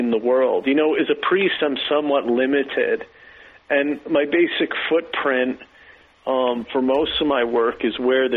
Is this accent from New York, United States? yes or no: yes; Albany, New York, United States; born there; Where I was born in Albany, New York, that was a place where a very famous preacher of the rosary was led by the Holy Spirit.